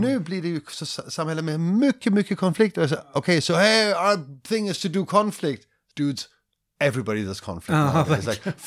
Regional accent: Cambodia; Swedish is a second language; moved away; när jag var 6 såg jag det hemma i Kambodja.

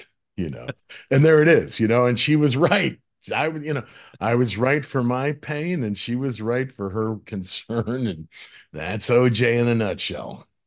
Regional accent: Buffalo, New York, United States; I am that 12-year-old kid from Buffalo. And I said, "No, I didn't, but I'm from Buffalo."

